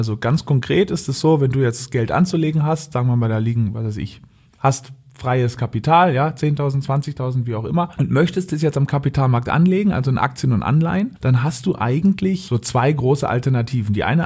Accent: Berlin, Germany; also born or lived in Norderney; Bin ursprünglich Berliner, aufgewachsen in Berlin und auf Norderney, das liegt in Ostfriesland, und bin jetzt aber wieder zurück in Berlin.

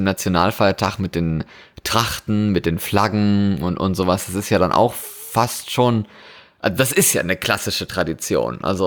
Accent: Germany; wenn man jetzt in meine alte Heimat in Deutschland guckt

